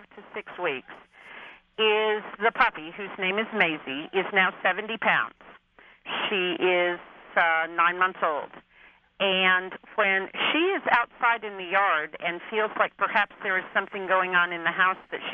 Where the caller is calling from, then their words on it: Rogers, Arkansas, United States; I'm calling from Rogers, Arkansas, the northwest corner of the state.